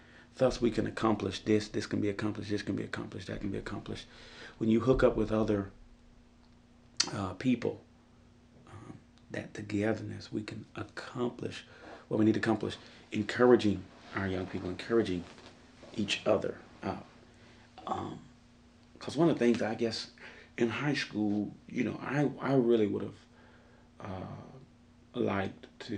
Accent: Roswell, United States; my experience from growing up in Roswell is that, you know, from a black community perspective, no, we were not divided

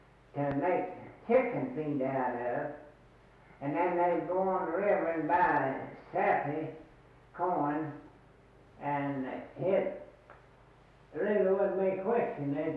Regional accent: United States; Well, I was born 1 mile north of where I now live. And I'm 90, I was born in 93. And December the 23rd, 1893. And I've lived around here all of my life, practically.

